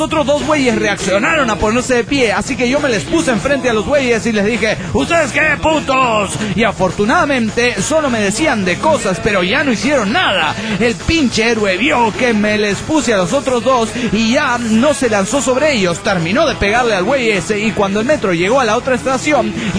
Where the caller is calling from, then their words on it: Valencia, Carabobo, Venezuela; de Valencia, Venezuela.